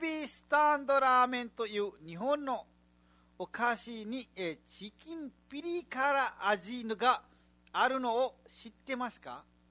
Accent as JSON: {"language": "Japanese", "country": "Nepal", "moved": "yes", "lives_now": "Japan", "said": "最初ネパールから来たばっかりの時結構チャットパテ作ってたさ"}